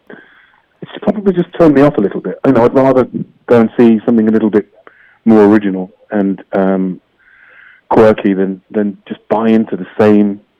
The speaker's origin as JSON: {"language": "English", "region": "England", "country": "United Kingdom", "lives_now": "Canada", "said": "I come from England"}